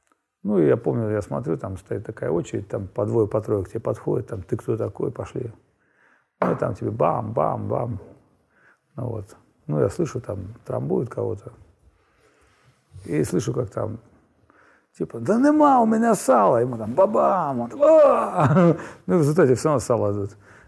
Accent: Saint Petersburg, Russia; спросили, ты откуда? Я говорю, из Питера.

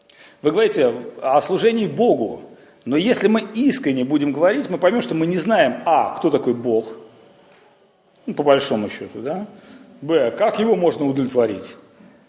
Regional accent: Saint Petersburg, Russia; Ну как же, я же искренний петербуржец

